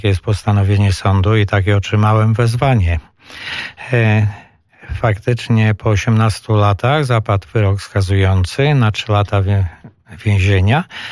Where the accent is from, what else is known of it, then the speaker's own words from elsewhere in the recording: Podlaskie Voivodeship, Poland; Ja pochodzę z województwa podlaskiego.